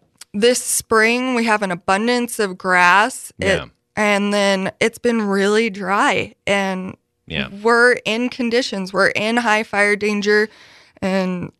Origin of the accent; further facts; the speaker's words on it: the West, United States; Because that's definitely part of something growing up in the West that we learn